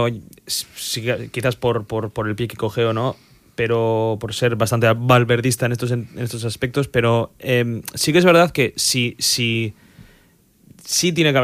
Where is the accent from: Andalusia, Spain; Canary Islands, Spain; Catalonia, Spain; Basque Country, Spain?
Basque Country, Spain; Bilbao; somos todos muy de Bilbao